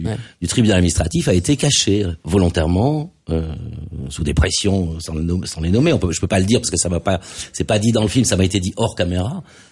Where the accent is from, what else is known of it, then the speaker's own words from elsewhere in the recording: Nice, Provence-Alpes-Côte d'Azur, France; born there; also born or lived in Paris; Oui, moi, je suis né à Nice.